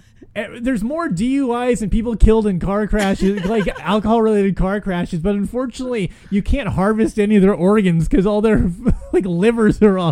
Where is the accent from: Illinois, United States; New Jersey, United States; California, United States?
California, United States; Like, when I grew up in California, it's like 77 degrees all year round.